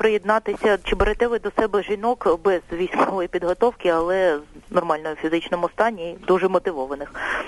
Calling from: Kyiv, Ukraine; я з Києва телефоную.

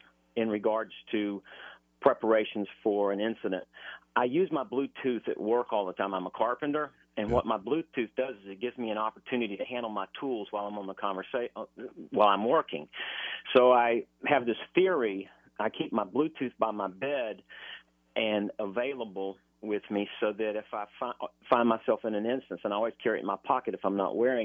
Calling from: Jacksonville Beach, Florida, United States; Jacksonville Beach, Florida.

